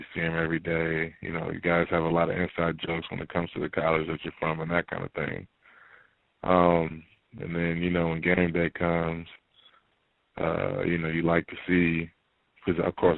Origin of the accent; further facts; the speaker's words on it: Michigan, United States; It was like coming back home. I'm from the Michigan is considered the Midwest